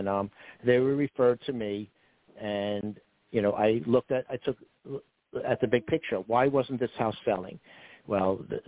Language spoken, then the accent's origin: English; Brooklyn, New York, United States; accent: Brooklyn; It is what it is. You know, hey, forget about it. I'm from Brooklyn, you know.